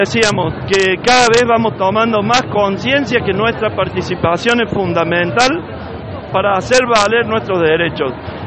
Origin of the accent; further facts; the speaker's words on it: Córdoba, Argentina; yo soy de acá de Córdoba, geógrafo